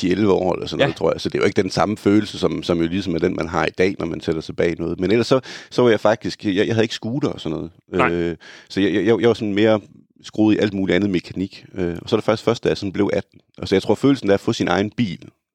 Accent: Års, North Denmark Region, Denmark; born or raised there

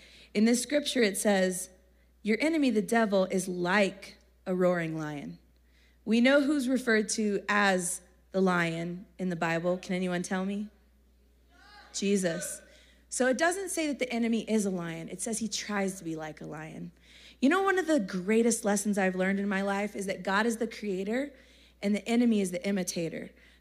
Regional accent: Texas, United States; I'm from Texas.

